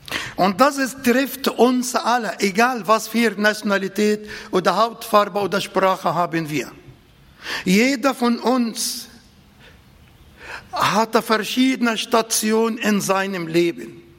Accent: Egypt; ich komme aus Ägypten.

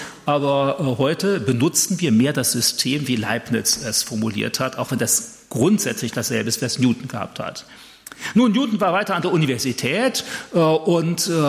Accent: Germany; Und jetzt bin ich als Deutscher natürlich voreingenommen

